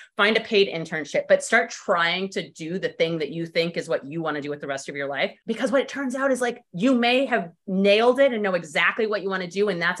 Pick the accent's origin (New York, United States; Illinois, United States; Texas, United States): Texas, United States; Austin; I grew up in Austin, Texas, which is landlocked.